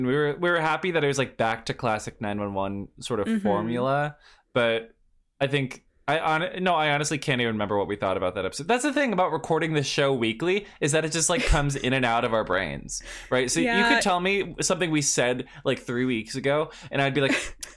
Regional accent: Washington, United States; I was getting so thrown back to being a kid in like the where I grew up in Washington was like it was half suburbs. Half a wilderness.

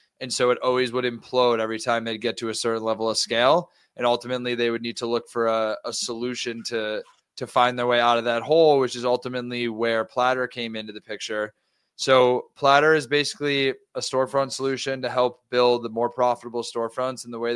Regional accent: New York, United States; Quick background on myself. I grew up in New York.

